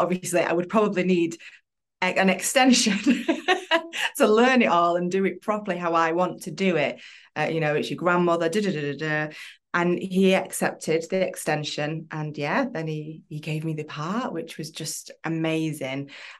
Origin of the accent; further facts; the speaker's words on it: Manchester, North West England, United Kingdom; he knew I was from Manchester, so he knew it wasn't my accent